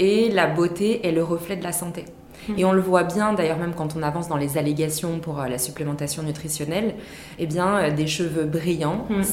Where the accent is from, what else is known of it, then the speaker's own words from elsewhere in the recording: Vichy, Auvergne-Rhône-Alpes, France; moi j'ai grandi dans le Medi-Thermal Spa des Célestins à Vichy, qui appartenait à mes parents jusqu'à l'année dernière.